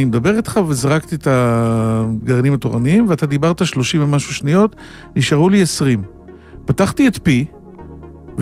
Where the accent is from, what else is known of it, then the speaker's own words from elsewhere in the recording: Holon, Tel Aviv District, Israel; גדלתי בחולון בת ים, מעמד בינוני נמוך מאוד.